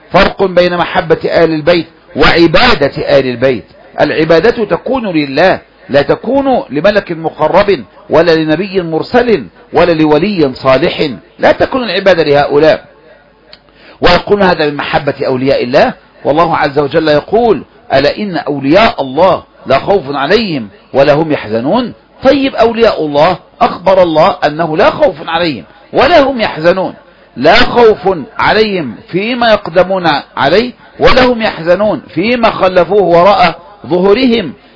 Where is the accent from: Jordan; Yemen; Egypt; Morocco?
Egypt; وإحياء ما مات منذ عقود في بلدنا مصر